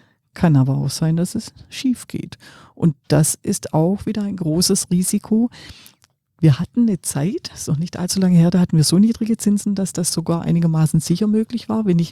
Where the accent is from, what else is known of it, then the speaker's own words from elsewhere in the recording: Baden-Württemberg, Germany; ich bin ja Schwäbin